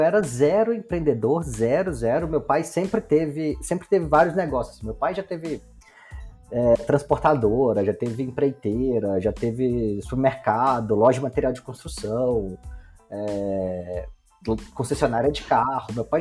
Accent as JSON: {"language": "Portuguese", "region": "Minas Gerais", "country": "Brazil", "said": "Eu sou do interior de Minas, na região do Vale do Aço ali, então tem duas siderúrgicas grandes na cidade"}